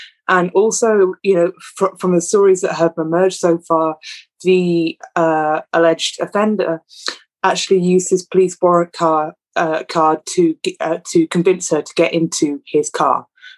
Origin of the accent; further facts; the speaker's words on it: Wales, United Kingdom; when I was growing up in South Wales